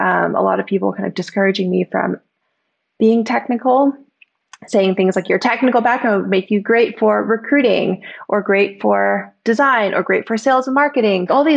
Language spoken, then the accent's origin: English; Mountain View, California, United States; Yeah, so I had a very Silicon Valley upbringing. I grew up in the Bay Area, went to school in Mountain View.